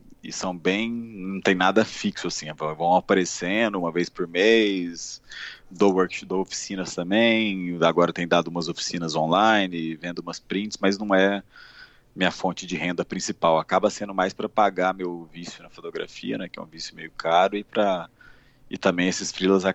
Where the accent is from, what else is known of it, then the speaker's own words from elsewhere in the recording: Minas Gerais, Brazil; aí onde eu ia para minha cidade natal, interior de Minas, também fotografava